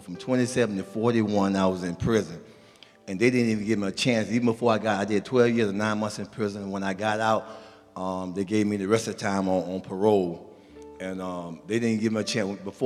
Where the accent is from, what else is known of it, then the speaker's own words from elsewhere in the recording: Vero Beach, Florida, United States; Well, my wife, she's from Miami, though, but I'm from Vero Beach, Florida, and we moved down here.